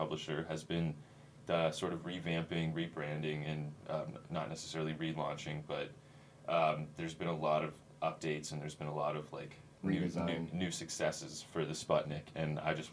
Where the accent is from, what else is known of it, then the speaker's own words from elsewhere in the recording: Brantford, Ontario, Canada; You know that I'm from Brantford.